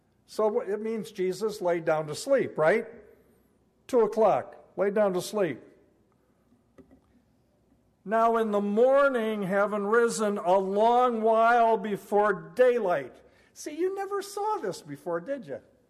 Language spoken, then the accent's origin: English; United States; And I go, well, as an American, I was thinking hundreds, you know.